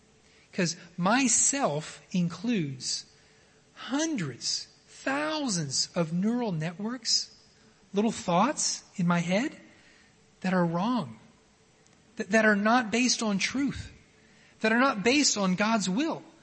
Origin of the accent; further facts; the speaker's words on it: Oklahoma, United States; I'm not from Greece. I'm from Oklahoma. We don't speak a lot of Greek in Oklahoma.